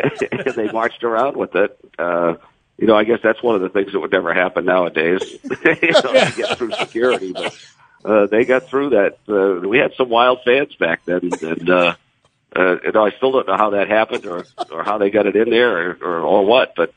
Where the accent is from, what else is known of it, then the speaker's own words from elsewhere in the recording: Boston, Massachusetts, United States; I grew up in Boston, so, you know, Bill Russell was right there at the top of that list.